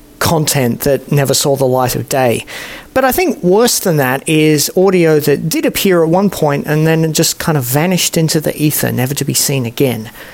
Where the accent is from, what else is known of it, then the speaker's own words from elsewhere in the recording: Singapore; I'm not Singaporean, but I grew up there